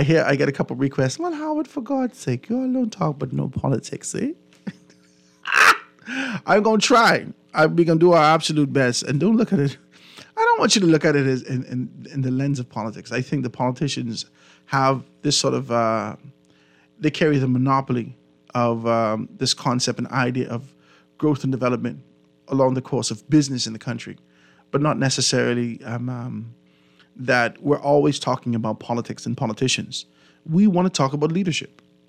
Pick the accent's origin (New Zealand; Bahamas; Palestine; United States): Bahamas; Grand Bahama; because I'm from Grand Bahama, and being able to see whether or not it's thriving and things happening in those particular areas